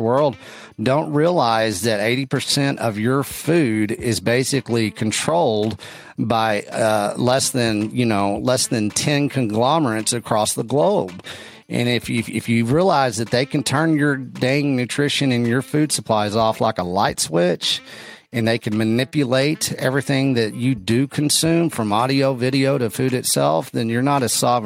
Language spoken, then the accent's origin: English; Texas, United States; a little bit about my history is I'm from West Texas. I'm kind of a rough and tumble guy.